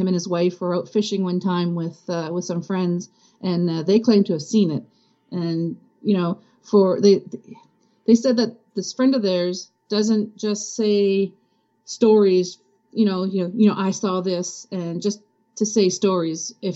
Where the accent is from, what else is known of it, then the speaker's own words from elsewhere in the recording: the Maritimes, Canada; Because, you know, in Canada, there's a lot of wooded areas. You know, growing up in the Maritimes, that's when I first heard about the Loup Garou.